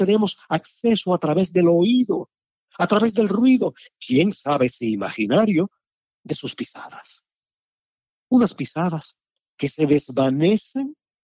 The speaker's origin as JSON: {"language": "Spanish", "town": "Palma Soriano", "region": "Santiago de Cuba", "country": "Cuba", "tie": "born or raised there", "said": "me devuelven a mi infancia en Palma Soriano"}